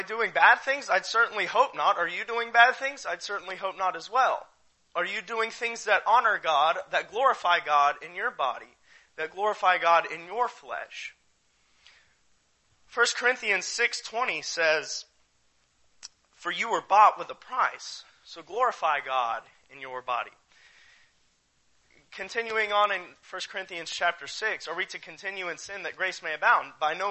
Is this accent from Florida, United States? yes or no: yes; Florida, United States; So I grew up in North Florida, so, you know, if you know anything about that.